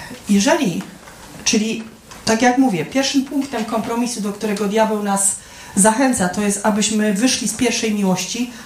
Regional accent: Silesian Voivodeship, Poland; bo ja jestem ze Śląska

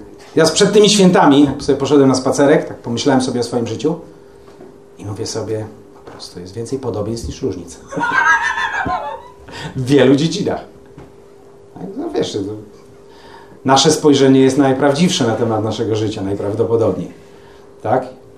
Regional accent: Germany; ktoś zaczyna źle mówić o Niemcach, to wtedy też od razu wiem, kim jestem. Jestem Niemcem.

